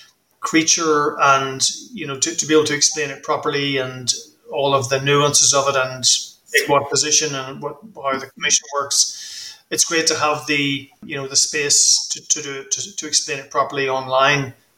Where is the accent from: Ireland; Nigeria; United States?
Ireland; I grew up in Ireland. I grew up actually near the border. So I have kind of internalized the conflict in Northern Ireland myself through growing up there.